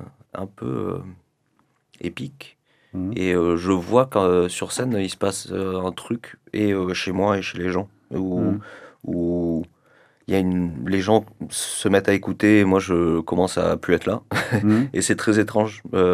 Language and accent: French; France; vu qu'on est français, vu qu'on joue la plupart du temps en France